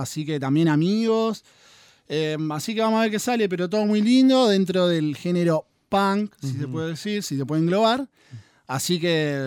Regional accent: Argentina; todo mi grupo de amigos, que crecimos todos acá en Barrio Roma

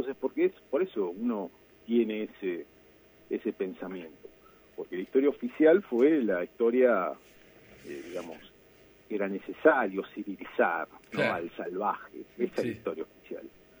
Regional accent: La Plata, Buenos Aires Province, Argentina; La Plata es la ciudad donde yo vivo, donde yo nací

